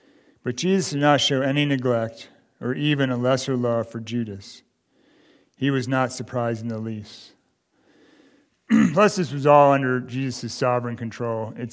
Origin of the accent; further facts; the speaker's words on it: Maryland, United States; I got saved in Coos Bay, Oregon, then moved back to my hometown in Maryland, and I attended this Bible study